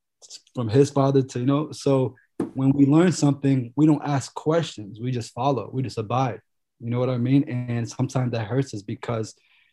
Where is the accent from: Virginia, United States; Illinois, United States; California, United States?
Virginia, United States; because I'm from Northern Virginia, he's from Southern Virginia.